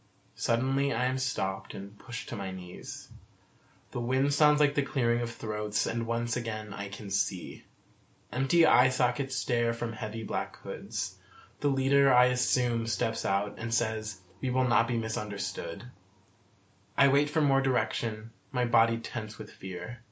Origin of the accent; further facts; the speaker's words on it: Detroit, Michigan, United States; I am from Detroit, Michigan, here out of state.